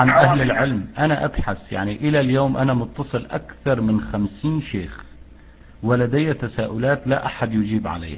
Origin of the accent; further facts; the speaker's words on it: Syria; now in Europe; أنا من سوريا.